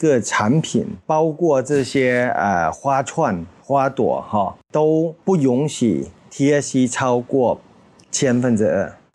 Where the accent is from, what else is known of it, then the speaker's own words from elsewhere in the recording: Thailand; 因为目前来说，泰国的这个大麻只针对我们泰国人